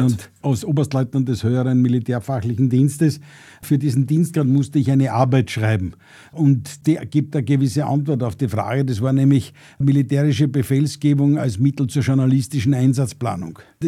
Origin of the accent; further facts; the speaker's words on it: Austria; dass wir für die Ukraine eigentlich eine vernachlässigbare Größe sind als Österreicher.